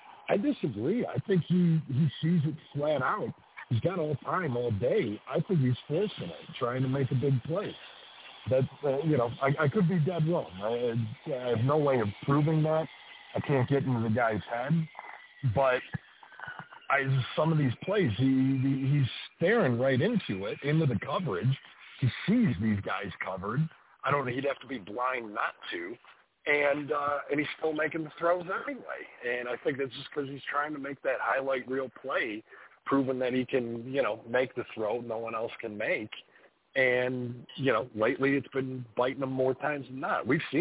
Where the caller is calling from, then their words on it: Salt Lake City, Utah, United States; Actually, I'm checking in from Salt Lake City this week.